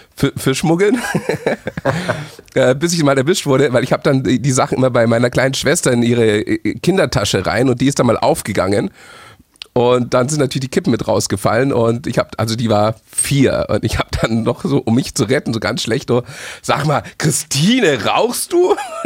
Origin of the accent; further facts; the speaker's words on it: Munich, Bavaria, Germany; Also ich bin ja in München groß geworden